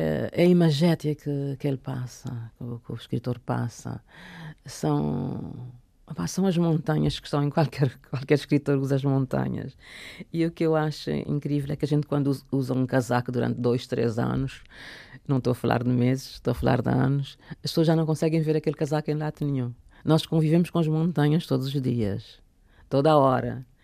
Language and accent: Portuguese; Cape Verde; born there; Eu disse: ah, interessante, eu também.